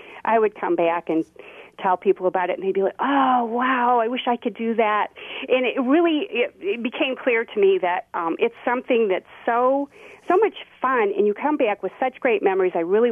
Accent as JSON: {"language": "English", "region": "Michigan", "country": "United States", "tie": "born or raised there", "said": "I grew up in Michigan, and I didn't include Michigan."}